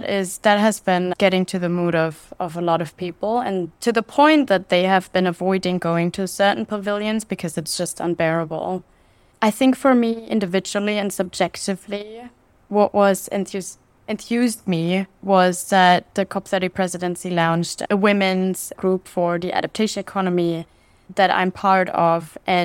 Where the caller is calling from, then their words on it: Belém, Pará, Brazil; And I'm calling in from Belém in Brazil. Actually, it's, I think, pronounced Belém. You don't really pronounce the M.